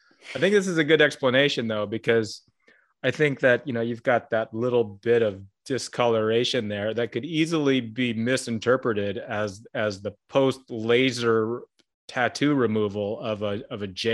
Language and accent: English; Oxford, Ohio, United States; born there; In fact, I was born in Oxford, Ohio, while my dad was at Oxford University.